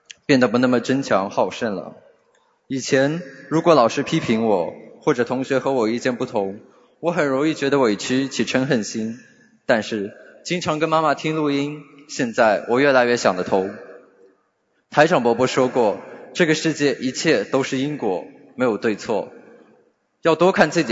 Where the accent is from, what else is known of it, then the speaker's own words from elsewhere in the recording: Shanghai, China; 大家好，我是来自上海的